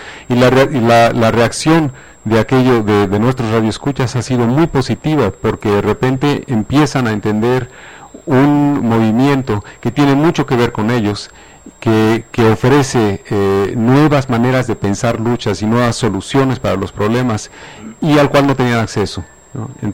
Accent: Mexico City, Mexico; now in California, United States; yo soy del Distrito Federal, aunque vivo ahora allá en California.

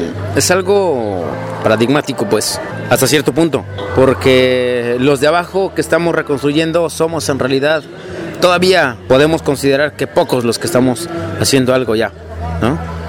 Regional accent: Mexico; nosotros, como mexicanos, no tenemos un déficit de energía eléctrica.

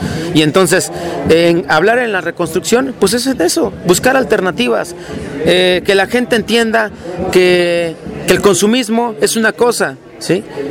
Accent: Mexico; nosotros, como mexicanos, no tenemos un déficit de energía eléctrica.

